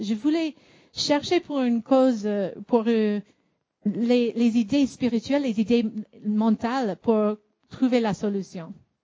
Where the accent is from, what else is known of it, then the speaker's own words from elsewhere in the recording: Chicago, Illinois, United States; Moi, quand j'étais jeune, j'étais aux États-Unis, j'étais à Chicago